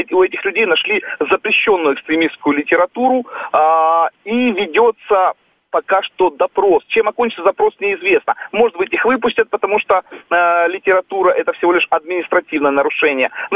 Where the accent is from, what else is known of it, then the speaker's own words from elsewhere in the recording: Crimea, Ukraine; Надо заметить, что я, как коренной крымчанин